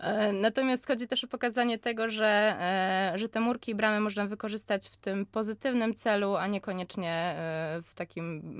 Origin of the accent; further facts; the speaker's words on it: Łódź, Łódź Voivodeship, Poland; born there; My, cała ekipa filmowa i wszyscy aktorzy to są łodziaki z urodzenia.